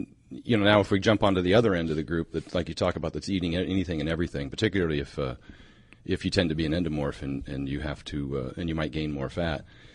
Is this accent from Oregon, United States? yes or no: yes; Oregon, United States; Yeah, I'm from Oregon, so obviously I like the Tillamook cheese.